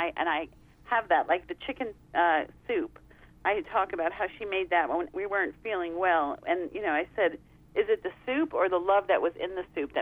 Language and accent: English; New York, United States; It's basically the story of my life growing up in New York and the path that I took up until when she was diagnosed